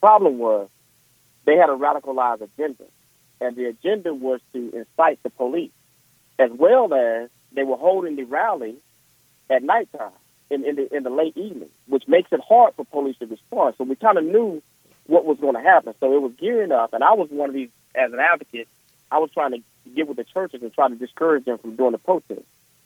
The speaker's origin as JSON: {"language": "English", "town": "Houston", "region": "Texas", "country": "United States", "said": "And I'm from Houston, Texas."}